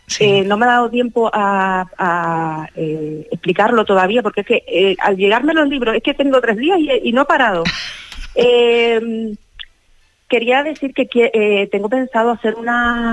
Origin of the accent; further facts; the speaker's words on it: Antigua, Canary Islands, Spain; me gustaría hacerlo aquí en mi pueblo, en Antigua